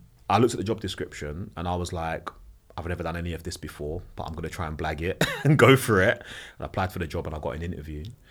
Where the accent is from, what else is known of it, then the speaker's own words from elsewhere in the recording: London, United Kingdom; as a teenager growing up in South London